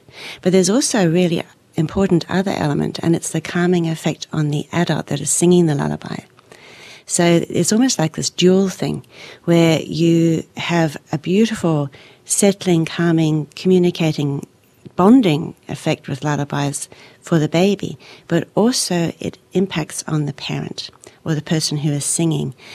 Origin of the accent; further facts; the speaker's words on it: Zambia; Well, I was actually very lucky because I grew up in Africa. I was born in Zambia, and singing was just a normal part of life then.